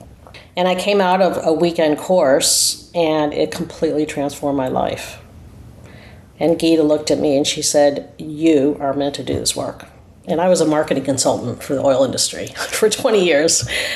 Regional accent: United States; accent: American; now in Australia; I am, you could hear from my accent, I'm American. I live in Australia.

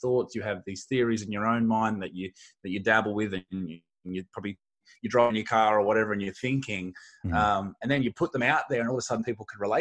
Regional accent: Australia; I'm a comedian from Australia.

